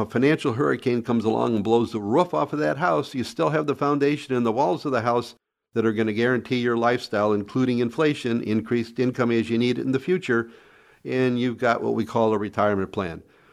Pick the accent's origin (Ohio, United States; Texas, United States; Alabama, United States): Ohio, United States; Cleveland; also born or lived in Cincinnati; But I was born and raised in Ohio and Cleveland and lived in Cincinnati for 32 years